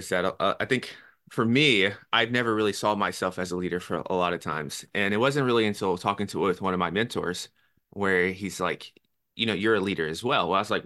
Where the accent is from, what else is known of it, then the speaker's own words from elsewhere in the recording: Nashville, Tennessee, United States; now in New York City, United States; And I'm from Nashville, Tennessee, and I went to New York City.